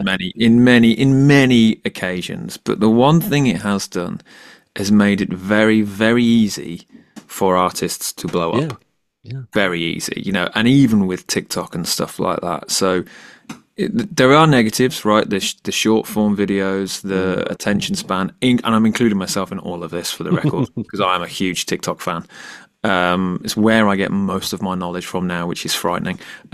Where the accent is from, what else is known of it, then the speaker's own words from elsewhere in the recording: Birmingham, West Midlands, United Kingdom; We're from Birmingham, so we like to kind of give her a bit of stick about that.